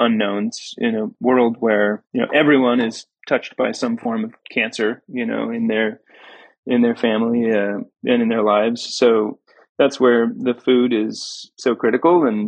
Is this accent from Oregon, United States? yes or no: yes; Oregon, United States; I think it's just part of growing up in Oregon, maybe the Pacific Northwest, right?